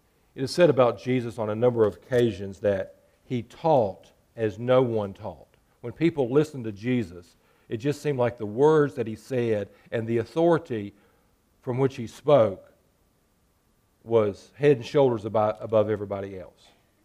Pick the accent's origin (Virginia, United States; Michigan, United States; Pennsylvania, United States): Virginia, United States; Vinton; I was born in West Virginia and lived there until I was 8, and then we moved to Vinton, and I sort of grew up in this area.